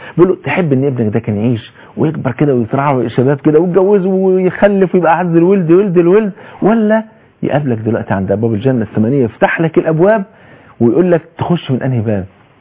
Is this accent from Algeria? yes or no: no; Egypt; عندنا في مصر